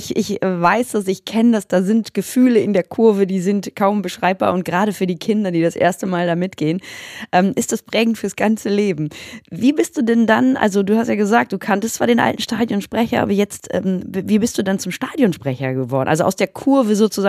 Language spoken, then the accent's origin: German; Cologne, North Rhine-Westphalia, Germany; ich bin riesengroßer FC-Fan als Kölnerin.